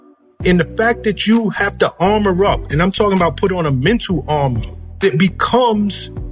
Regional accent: New York City, New York, United States; I grew up in the South Bronx.

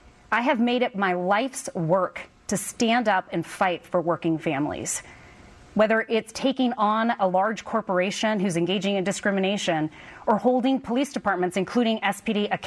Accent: Washington, United States; I was born and raised in Central Washington State, where I earned my first paycheck at the age of 8 as a migrant farm worker.

